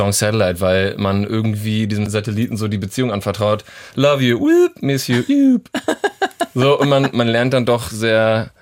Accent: East Germany, Germany; ich bin Ossi

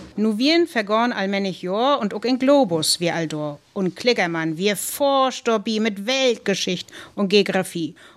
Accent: Schwerin, Mecklenburg-Vorpommern, Germany; Ich kam aus Schwerin. Ich bin

